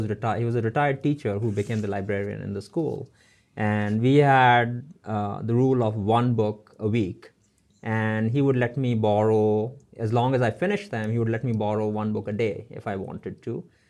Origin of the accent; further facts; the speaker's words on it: Mumbai, Maharashtra, India; I come from Mumbai, which is where I grew up. And I grew up in fairly modest circumstances, in a 300-square-foot apartment with four other siblings